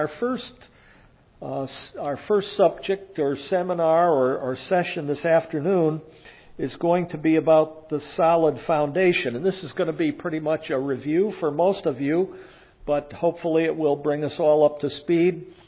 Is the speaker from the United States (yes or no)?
yes; Bethany, Connecticut, United States; I'm from Connecticut in a little town called Bethany up in the hills.